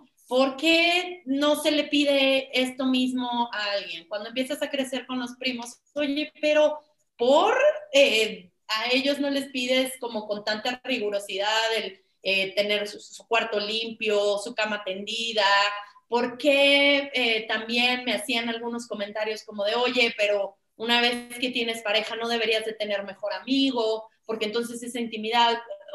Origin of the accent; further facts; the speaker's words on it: San Luis Potosí, Mexico; yo soy de San Luis Potosí, efectivamente, soy séptima hija de una familia crecimos, bueno, un poquito, bueno, mi papá es del Opus Dei, entonces crecimos con un background ahí católico.